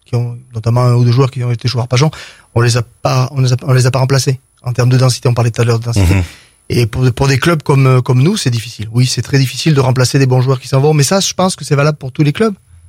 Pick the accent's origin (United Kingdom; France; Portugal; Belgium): France; Mauriac, Auvergne-Rhône-Alpes; Moi, je viens un peu de Mauriac